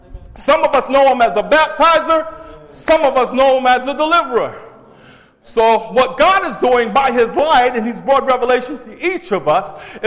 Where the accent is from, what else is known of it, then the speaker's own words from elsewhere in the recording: New York City, New York, United States; See, I grew up, I don't know about you, but I grew up in New York City and I grew up with roaches.